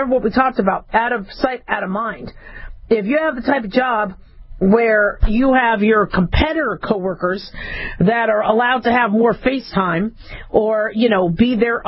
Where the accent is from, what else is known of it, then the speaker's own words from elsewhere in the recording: California, United States; now in Las Vegas, United States; And to me, I was from California, so that doesn't bother me.